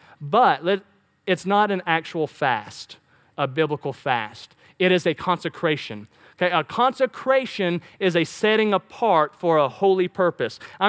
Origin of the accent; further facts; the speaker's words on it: Oklahoma, United States; Fasting, I'm from Oklahoma, and it seems like every year in school, there was some big Indian story